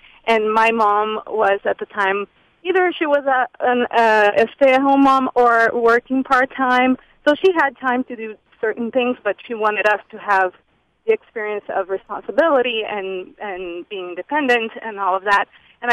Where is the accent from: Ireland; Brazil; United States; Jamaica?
Brazil; moved away; I grew up in Brazil, and I'm an older child.